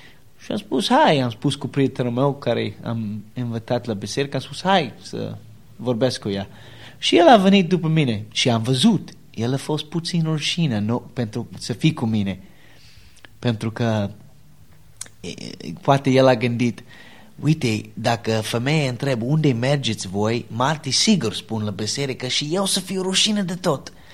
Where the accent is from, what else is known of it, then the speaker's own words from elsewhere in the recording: Cleveland, Ohio, United States; Romanian is a second language; Am spus, din Cleveland.